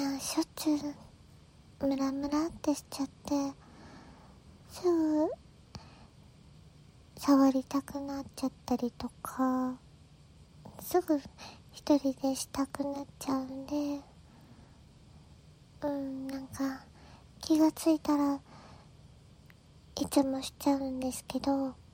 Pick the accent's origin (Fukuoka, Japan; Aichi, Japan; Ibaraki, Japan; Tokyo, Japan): Aichi, Japan; 出身地は愛知県で新人声優です。